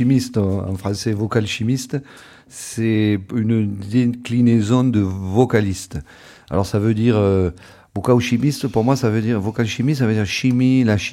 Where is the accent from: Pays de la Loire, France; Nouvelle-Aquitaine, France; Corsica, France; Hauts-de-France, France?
Nouvelle-Aquitaine, France; Pau; born there; j'ai la voix du café, de là où je suis né, à Pau, avec mes oncles et tout ça qui chantaient